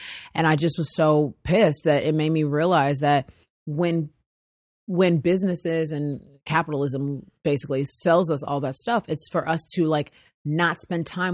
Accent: United States; Necessarily just being Black American, but being American.

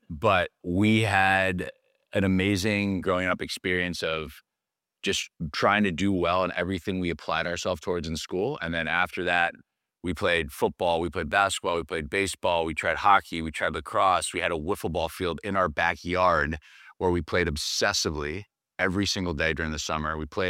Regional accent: Greenwich, Connecticut, United States; growing up in my family and growing up in Greenwich

